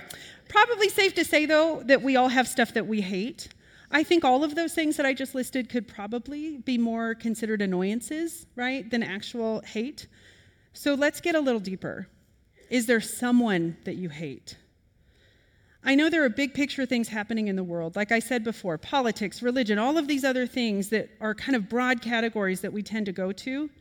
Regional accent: Kansas, United States; I hate seafood, which is strange, but I grew up in Kansas.

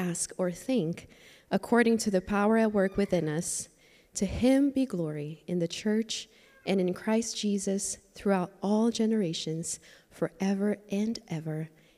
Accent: Brazil; if you don't know me. … is my husband … I'm originally from Brazil, and I do ministry in Brazil.

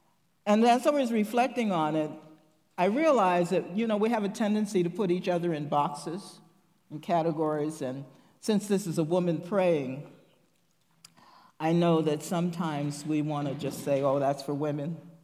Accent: United States; Go any country, any border, cross any border, and I'm American.

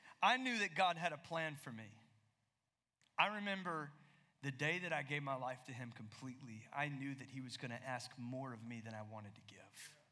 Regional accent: Southeast, United States; I had grown up in the Southeast in church. If you're new and you're hearing my accent, you're thinking that guy is not from California. You're right.

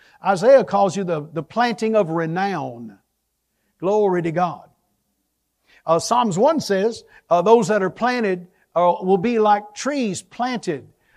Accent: Jasper, Texas, United States; I grew up in East Texas where there are pine trees and all kind of hardwood and just creeks everywhere.

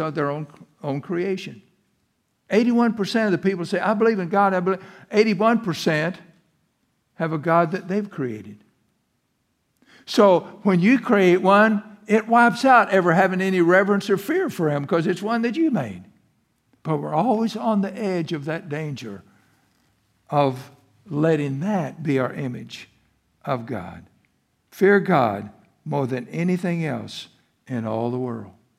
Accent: Chestnut Ridge, Missouri, United States; I'm from Chestnut Ridge, Missouri. Do you think that ever impresses anybody when they ask me where I am? Well, I'm from Chestnut Ridge, Missouri.

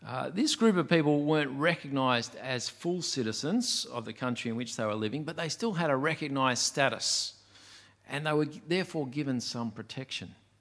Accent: Australia; also born or lived in United States; having grown up in Australia and enjoyed the benefits of being an Australian citizen and everything that comes with that, suddenly finding myself in another country where I wasn't a citizen.

